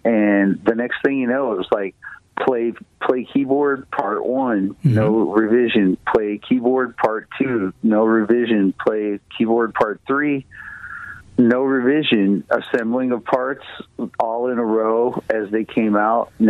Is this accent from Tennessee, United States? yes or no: yes; Tennessee, United States; when I grew up in Tennessee, I lived out on a farm.